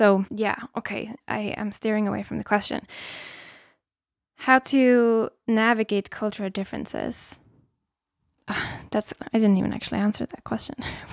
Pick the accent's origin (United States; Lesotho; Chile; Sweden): Sweden; now in Portugal; Portugal, again, has a very different culture than where I grew up in Sweden.